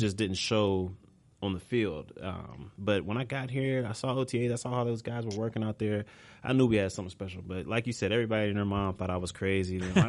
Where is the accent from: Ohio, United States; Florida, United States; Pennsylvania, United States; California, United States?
Pennsylvania, United States; Pittsburgh; I'm from Pittsburgh, so my favorite player growing up was Troy Polamalu.